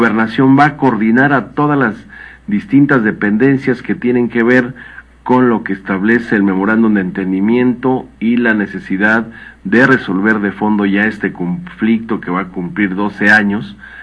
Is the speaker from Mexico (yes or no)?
yes; Mexico; eso nos va a permitir replantearnos como mexicanos, un país donde no se quede solamente en los libros de historia los abusos de autoridad